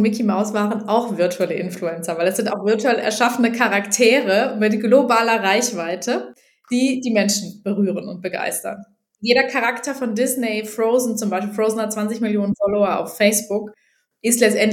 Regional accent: Germany; Also, ich bin Deutsche, geborene Deutsche.

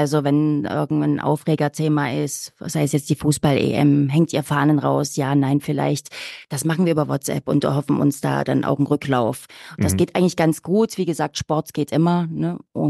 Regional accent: Plauen, Saxony, Germany; ich komme selbst aus Plauen, wo unser Sendestudio auch steht.

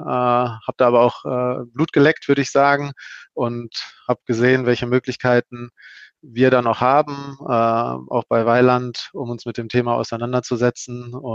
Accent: North Rhine-Westphalia, Germany; Ich komme aus dem Ruhrgebiet und habe in Bochum Maschinenbau studiert. Klassisch Maschinenbau und bin dann nach dem Abschluss an die TU Darmstadt, Technische Universität Darmstadt gewechselt

